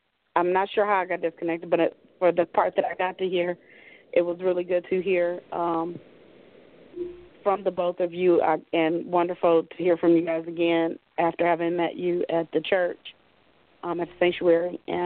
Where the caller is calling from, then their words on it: Cleveland, Ohio, United States; I'm calling from Cleveland.